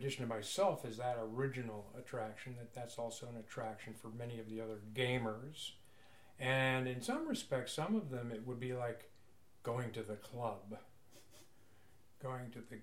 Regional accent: Cleveland Heights, Ohio, United States; now in Mill Valley, United States; I grew up in Cleveland Heights, Ohio, where my wife Elizabeth and I met at Cleveland Heights High School

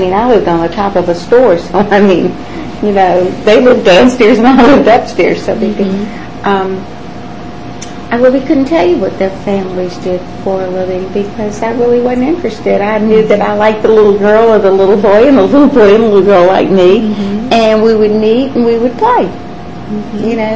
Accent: Savannah, Georgia, United States; In fact, I was so proud of the fact that I was from Savannah. When I had my children, I lived in Appling County. And when I had my children, I made sure that I came back home.

